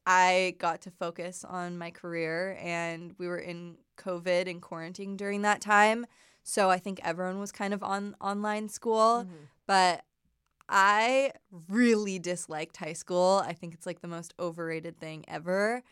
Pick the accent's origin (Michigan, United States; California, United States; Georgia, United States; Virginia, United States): California, United States; also born or lived in North Carolina; But yeah, growing up in California is really hard and it's very competitive. And so my family really wanted my brothers and I to have a different experience. So we moved to North Carolina.